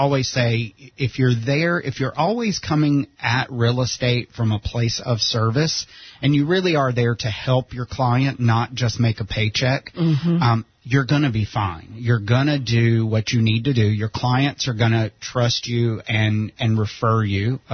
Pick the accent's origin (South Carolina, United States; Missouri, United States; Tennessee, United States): South Carolina, United States; I do have some family here, but I'm not originally from here, if you can't tell by the accent. I'm from South Carolina, was in the Air Force, so I've moved all around.